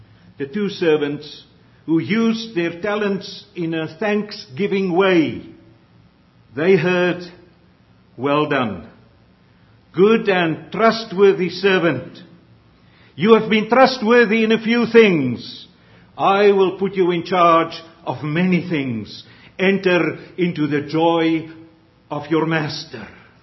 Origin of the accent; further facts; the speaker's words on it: South Africa; first language af; English is a second language; I was seeking to translate a word from the Afrikaans language, my mother tongue, into English. You see, I grew up with that word.